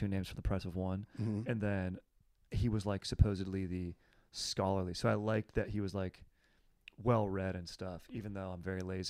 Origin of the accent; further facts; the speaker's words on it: California, United States; Dude, it was rad, man. It was a great place to grow up. I mean, we were super spoiled. It was OC